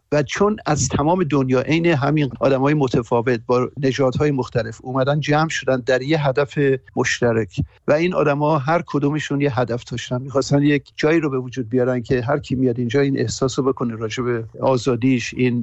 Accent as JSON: {"language": "Persian", "town": "Tehran", "region": "Tehran Province", "country": "Iran", "tie": "born or raised there", "also_born_or_lived": "Mashhad", "moved": "as an adult", "said": "و از ایران 40 سال پیش اومدم بیرون. اصلیتم مال مشهده و تهران گرو آپ کردم دوره دانشگاه و اینا رو، ولی خیلی جوان بودم که اومدم بیرون"}